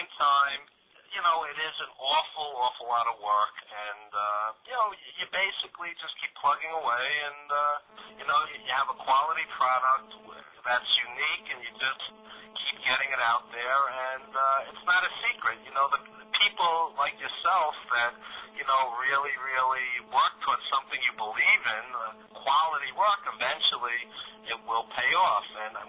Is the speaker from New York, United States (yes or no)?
yes; New York, United States; you're from Australia and I'm from New York